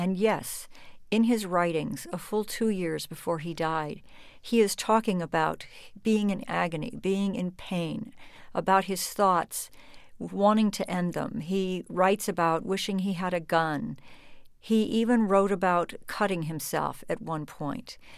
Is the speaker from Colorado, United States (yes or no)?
yes; Colorado, United States; Culturally, I come from Colorado.